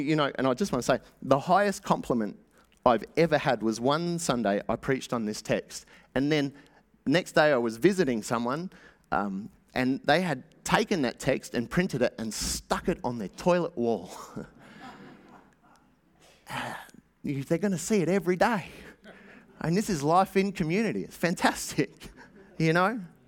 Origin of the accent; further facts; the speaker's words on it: Australia; we have to traverse as an Australian people for our Indigenous brothers and sisters